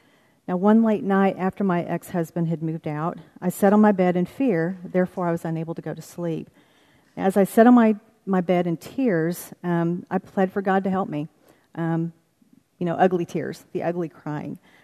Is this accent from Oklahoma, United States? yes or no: yes; Oklahoma, United States; born there; now in Texas, United States; And although I've been in Texas for 39 years, I was born in Oklahoma, and I'm still an Okie at heart.